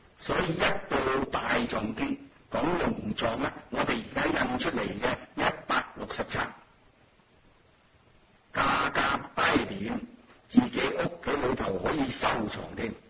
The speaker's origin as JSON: {"language": "Chinese", "region": "Anhui", "country": "China", "tie": "born or raised there", "said": "我知道我们家乡好像安徽省一个省听说只有两套大撞击"}